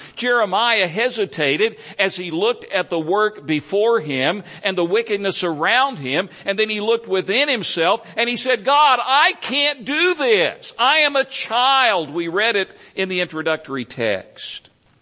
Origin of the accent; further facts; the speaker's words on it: Tennessee, United States; I was raised in East Tennessee. I was in an unchurched family. I was reached for Christ through a Southern Baptist VBS at the age of 10 and surrendered to the call to preach at the age of 15 as a Southern Baptist.